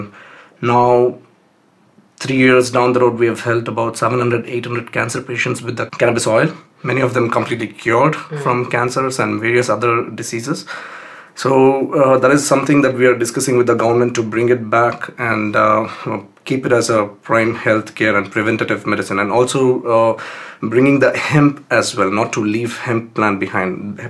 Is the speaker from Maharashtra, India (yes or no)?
no; Bangalore, Karnataka, India; I'm from Bangalore, yeah.